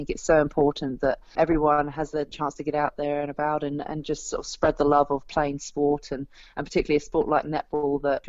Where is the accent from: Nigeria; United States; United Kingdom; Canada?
United Kingdom; England; now in Australia; living out in Australia at the moment, I know how eager the Aussies are to come over on our turf and really hand it to us.